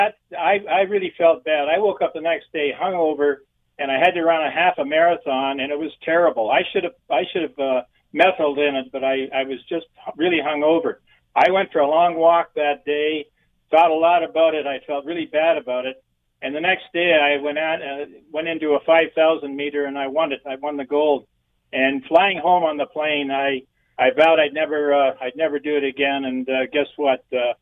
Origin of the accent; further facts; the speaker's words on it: St. Thomas, Ontario, Canada; I'm from St. Thomas originally, actually Lyndhurst.